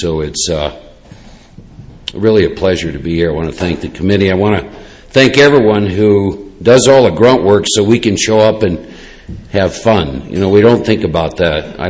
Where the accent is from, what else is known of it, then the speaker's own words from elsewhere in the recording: Iowa, United States; born and raised in Iowa and one of four boys, and I picked up a drink when I was 16